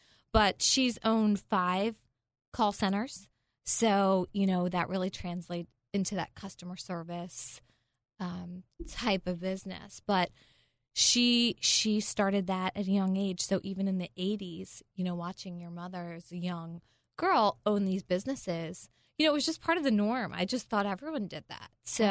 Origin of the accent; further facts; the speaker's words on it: Gwynedd Valley, Pennsylvania, United States; I grew up in the suburbs of Pennsylvania, Philadelphia, so the Bluebell, Gwynedd Valley area. I was one of three children.